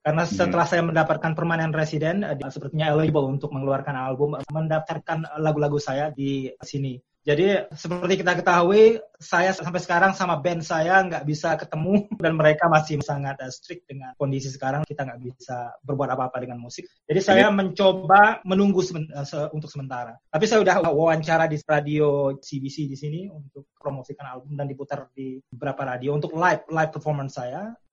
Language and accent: Indonesian; Indonesia; moved away; ketika saya bilang saya dari Indonesia, show us something Indonesian.